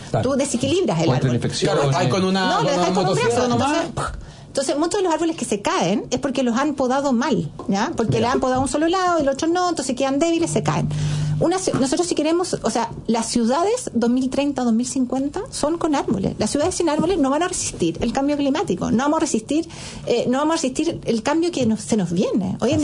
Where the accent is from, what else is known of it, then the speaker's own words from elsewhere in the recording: Chile; Nosotros como chilenos nos hemos vuelto una sociedad muy individualista